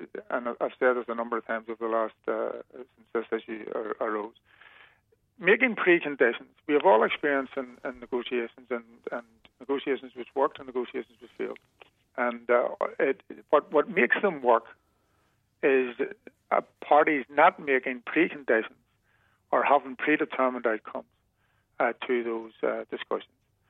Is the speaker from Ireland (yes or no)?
yes; Ireland; That is something which affects both me as an Irish person and Geoffrey as British.